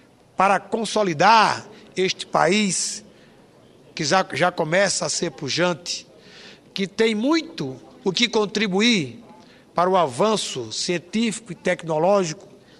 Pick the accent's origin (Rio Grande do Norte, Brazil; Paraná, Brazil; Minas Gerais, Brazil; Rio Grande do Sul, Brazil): Rio Grande do Norte, Brazil; do Rio Grande do Norte. Essa data que registro com orgulho pela importância do meu estado, do povo da minha terra